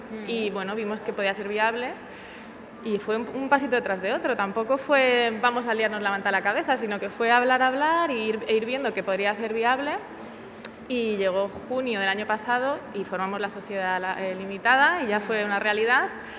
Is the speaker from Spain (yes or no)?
yes; Tres Cantos, Community of Madrid, Spain; Y somos de Tres Cantos de toda la vida.